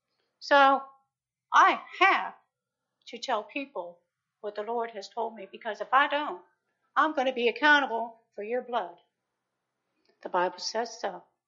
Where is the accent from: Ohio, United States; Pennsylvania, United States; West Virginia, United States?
Pennsylvania, United States; Eastvale; I am from Eastvale, Pennsylvania, just saying.